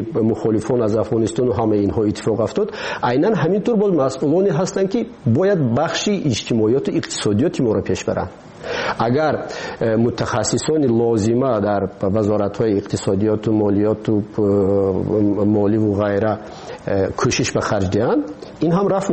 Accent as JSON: {"language": "Persian", "country": "Tajikistan", "said": "ما تاجیک هستیم."}